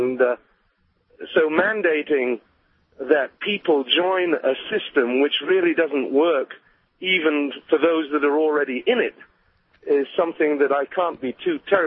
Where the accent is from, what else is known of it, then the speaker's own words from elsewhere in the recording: Denver, Colorado, United States; I'm from South Central Denver and Englewood